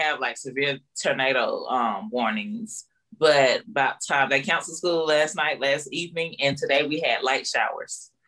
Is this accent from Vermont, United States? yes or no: no; Greenville, South Carolina, United States; I'm a comedian from the Greenville, South Carolina area.